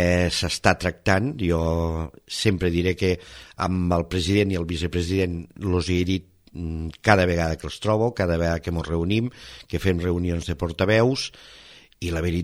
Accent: Marçà, Catalonia, Spain; ara sóc regidor d'un ajuntament, bueno, del meu poble, de Marçà

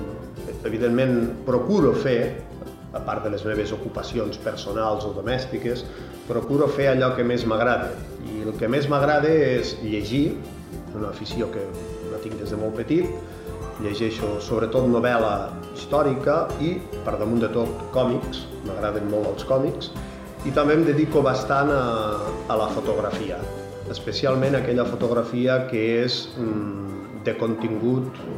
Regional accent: Flix, Catalonia, Spain; Vaig estar un parell de cursos a Flix, que és el meu poble. Després vaig estar 2 cursos a Ascó. Fa efecte que vaig estar al voltant de 13 anys novament a Flix

